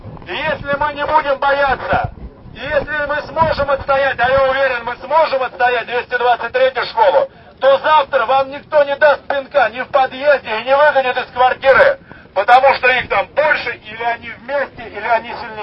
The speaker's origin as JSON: {"language": "Russian", "region": "Moscow", "country": "Russia", "said": "Мы сюда пришли за свое, потому что мы москвичи."}